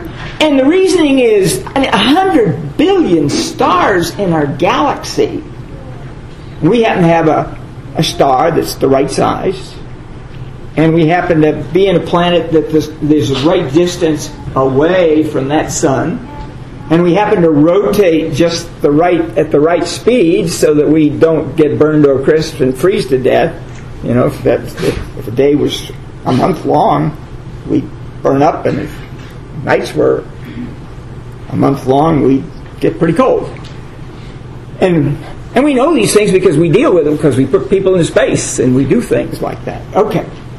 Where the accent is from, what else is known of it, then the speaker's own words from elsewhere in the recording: Los Angeles, California, United States; And so as this young lad growing up in Los Angeles, peering at the stars, God was speaking to me through his creation.